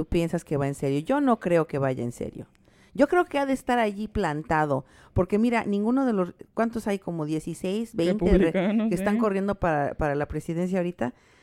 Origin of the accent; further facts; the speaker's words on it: Mexico; Le dije, pues soy mexicana, ¿me puedes decir mexicana?